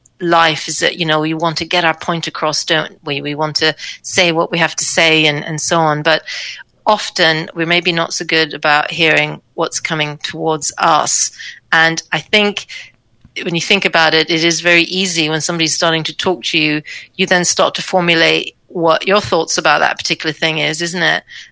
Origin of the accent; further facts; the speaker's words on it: Oslo, Norway; moved away; No, I mean, I'm from Norway, but my father's American. But I've lived here for a long, long time